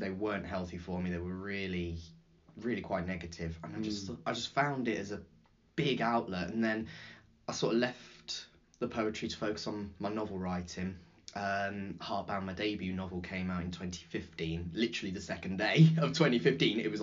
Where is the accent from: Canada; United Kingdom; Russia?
United Kingdom; Leicester, East Midlands; now in Worcester, United Kingdom; So I'm originally from Leicester, mm-hmm. and moved down to Worcester in 2017.